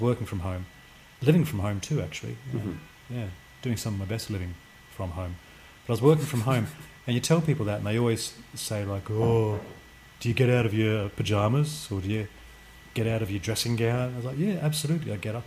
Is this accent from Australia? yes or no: yes; Australia; moved away; I think loving personal space stems partly from growing up in Australia and having way more personal space.